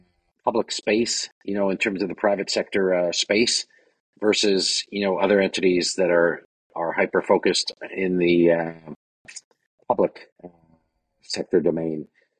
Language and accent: English; Winnipeg, Manitoba, Canada; when I was growing up in Winnipeg